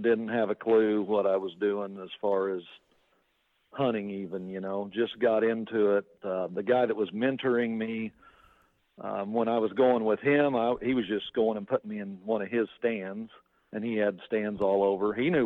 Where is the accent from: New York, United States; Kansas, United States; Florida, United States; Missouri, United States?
Kansas, United States; And in Kansas, so I grew up in Kansas, and you couldn't rifle hunt and bow hunt.